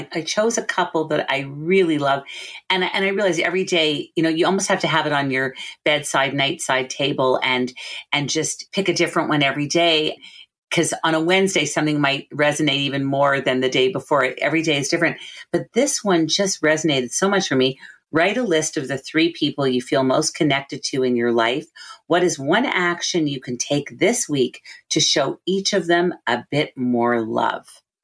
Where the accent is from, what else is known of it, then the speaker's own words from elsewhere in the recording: Canada; I'm saying Barnes and Noble because we're Canadian.